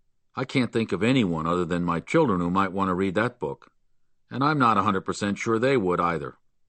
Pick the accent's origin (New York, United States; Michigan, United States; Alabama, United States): New York, United States; Mineola; born there; I was born on March 1, 1942, in Mineola, New York, the county seat of Nassau County, Long Island.